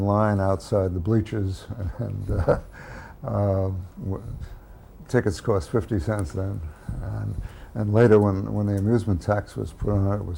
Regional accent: Brooklyn, New York, United States; also born or lived in Bronx, New York; Well, I was born in the Bronx, New York. I don't remember it, obviously, but my parents bought a house in Brooklyn when I was less than a year old, and I grew up in Brooklyn.

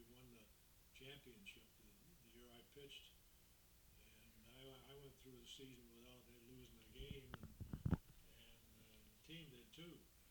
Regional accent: Omaha, Nebraska, United States; Well, of course, I grew up in Omaha in grade school and high school, and I played baseball from the day when I was about 5, 6 years old.

